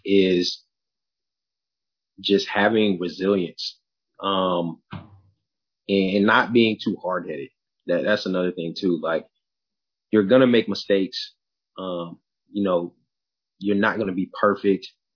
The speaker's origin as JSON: {"language": "English", "town": "Pensacola", "region": "Florida", "country": "United States", "tie": "born there", "also_born_or_lived": "Mississippi / Georgia / North Carolina", "said": "Yeah, so I was born in Pensacola, Florida. My father was in the military. My mother works for the military. So around about 7, 8, I would say, we started moving a lot. Moved to Mississippi, Georgia, North Carolina."}